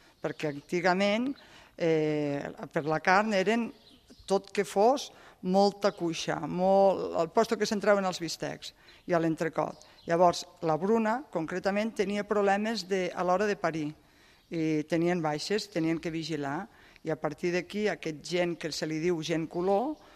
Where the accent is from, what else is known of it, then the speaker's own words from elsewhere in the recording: Catalonia, Spain; now in La Seu d'Urgell, Spain; jo sóc del Pallars i durant molts anys, quan em preguntaven d'on era, Pallars Sobirà.